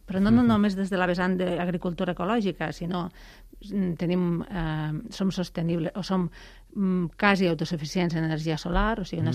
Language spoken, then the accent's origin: Catalan; Batea, Catalonia, Spain; Jo vaig marxar uns anys de Batea, però sóc filla de Batea, nascuda i crescuda a Batea, i sempre explico que … sinó que és el cognom de molta gent del poble de Batea